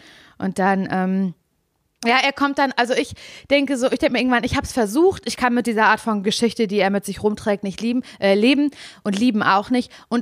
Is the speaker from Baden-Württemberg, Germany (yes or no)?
no; Berlin, Germany; ich bin ja Großstadtgöre, ich denke mir so, mit unfreundlichen Leuten kenne ich mich wirklich sehr gut aus, ich komme aus Berlin